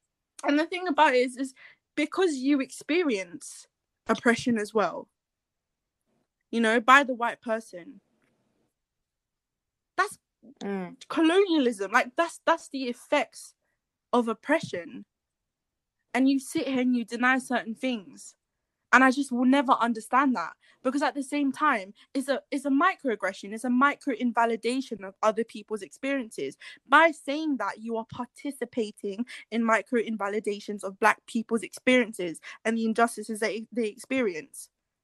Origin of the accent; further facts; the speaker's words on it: Philippines; I'm Filipino, yeah. I'm going to speak from my aspect of being Filipino and growing up with Filipino values and whatnot, yeah.